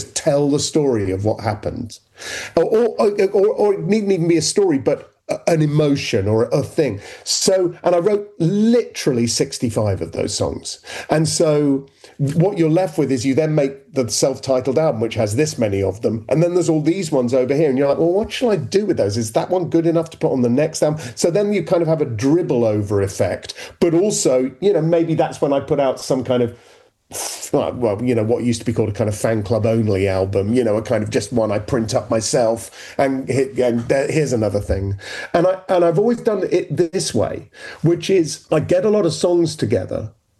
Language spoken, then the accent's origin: English; England, United Kingdom; accent: English; now in United States; It didn't make sense to me to sing it with my English accent being English.